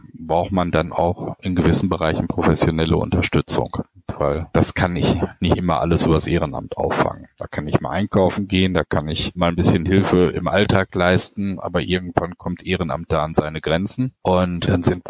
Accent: Vlotho, North Rhine-Westphalia, Germany; ich habe auch in meiner Heimatstadt Flotow, ich habe im Wahlkreis wirklich eine große Anzahl an Reha-Kliniken

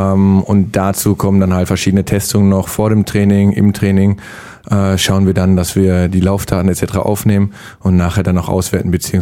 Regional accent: Hamm, North Rhine-Westphalia, Germany; Genau, ich komme aus Hamm.

